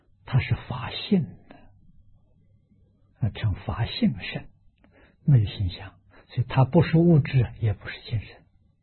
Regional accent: China; 我们中国人讲仁爱，缺乏这个东西啊。

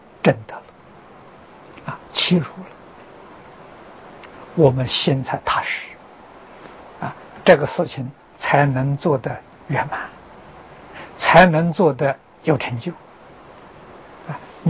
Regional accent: China; 我们中国人喜欢简单，杂花那个杂字不要了，用个花

